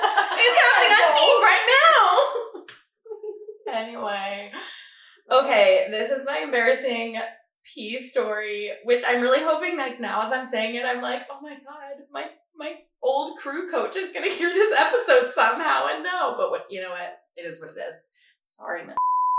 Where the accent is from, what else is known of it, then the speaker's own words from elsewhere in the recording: Connecticut, United States; I'm from Connecticut. I rode crew.